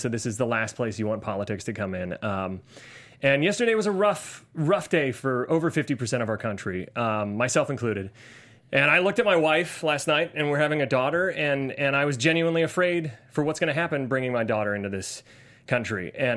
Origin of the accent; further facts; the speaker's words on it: Ohio, United States; I grew up in Ohio. I saw the rubber industries. I saw steel industries. I saw industries leave.